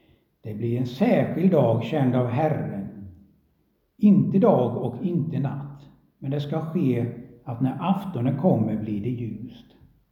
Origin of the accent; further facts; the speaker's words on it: Småland, Sweden; ni vet, jag är från Småland.